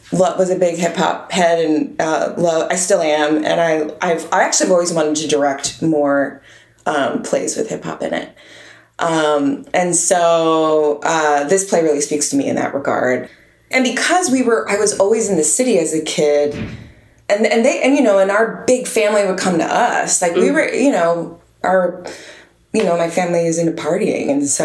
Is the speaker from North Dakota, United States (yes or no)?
no; Connecticut, United States; also born or lived in New York City, United States; I grew up in Connecticut. But we actually lived in the Heights until I was about three.